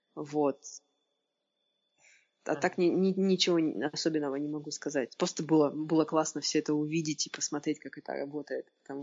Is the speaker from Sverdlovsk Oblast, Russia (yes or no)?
no; Vladivostok, Primorsky Krai, Russia; Я же из Владивостока, я работала на региональном телевидении